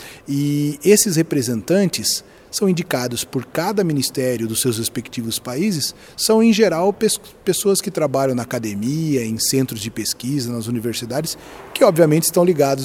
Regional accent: Brazil; isso é um orgulho falar como brasileiro

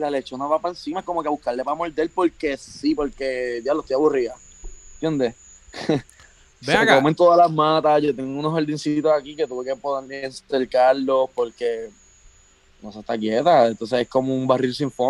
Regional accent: Puerto Rico; O sea, como somos los otros puertorriqueños.

